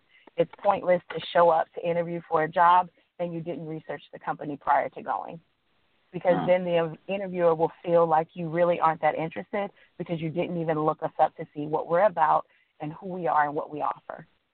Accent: Boynton Beach, Florida, United States; now in Tampa, United States; I'm a South Florida native. I was born in Delray Beach, Florida. I grew up in Boynton Beach, Florida. And so I'm a Florida girl through and through.

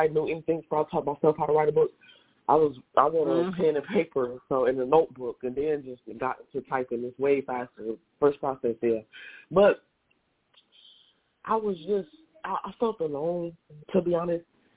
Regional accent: Toledo, Ohio, United States; moved away as an adult; now in Georgia, United States; And I'm also from Ohio, Toledo, Ohio, small town. But I reside in Georgia right now.

